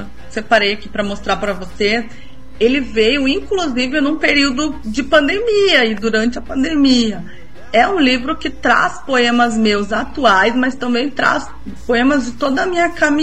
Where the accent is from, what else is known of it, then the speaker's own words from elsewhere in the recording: Porto Alegre, Rio Grande do Sul, Brazil; now in Passo Fundo, Brazil; eu sou porto-alegrense, mas moro aqui há quase duas décadas em Passo Fundo.